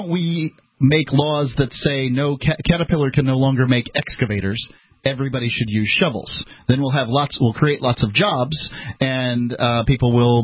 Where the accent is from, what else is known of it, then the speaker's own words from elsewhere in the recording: Florida, United States; That's what I'm from Florida, and we were taught to do that.